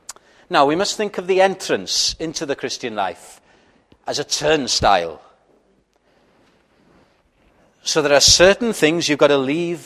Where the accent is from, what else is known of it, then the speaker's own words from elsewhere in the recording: Wales, United Kingdom; When I grew up in Welsh-speaking Wales, it was the norm for you to go to chapel.